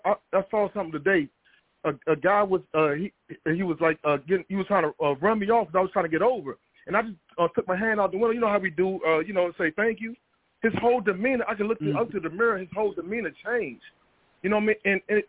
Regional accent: Washington, District of Columbia, United States; I remember, because I'm from the North. I'm from Washington, D.C.

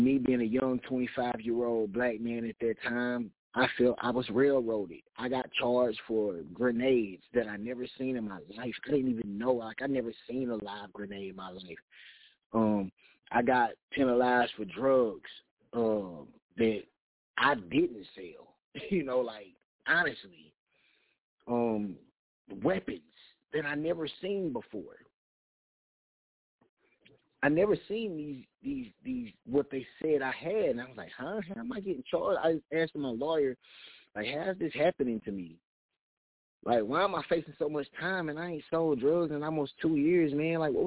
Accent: United States; born there; I was born right here in America. Yes, my descendants are from Africa, but I am an American.

